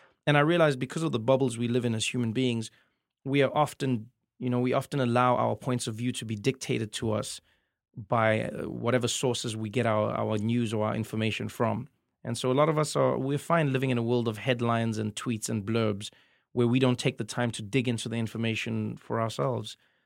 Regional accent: South Africa; as a South African comedian, I can't come to America and tell you jokes about our politicians.

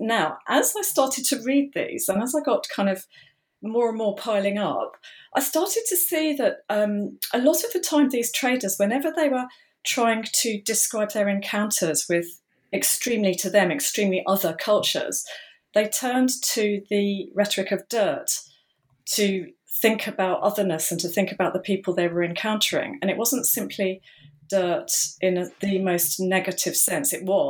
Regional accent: England, United Kingdom; I suppose what I'll just say immediately is that, as you can tell, I'm English

